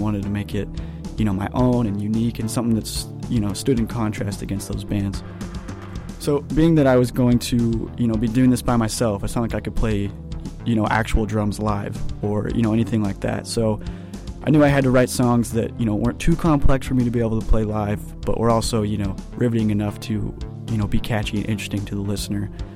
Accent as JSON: {"language": "English", "town": "Salt Lake City", "region": "Utah", "country": "United States", "tie": "born or raised there", "said": "I was born and raised in Salt Lake City, mostly living my life in the Sandy area."}